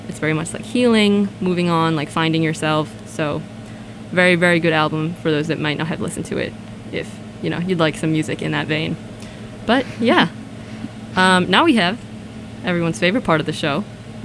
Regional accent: Massachusetts, United States; I am from Mass, but I don't really have a concept of where Arlington is relative to here.

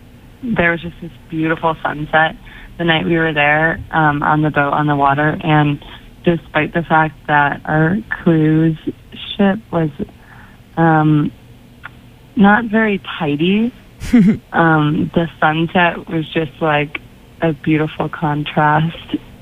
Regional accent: Iowa City, Iowa, United States; I'm from Iowa City, Iowa.

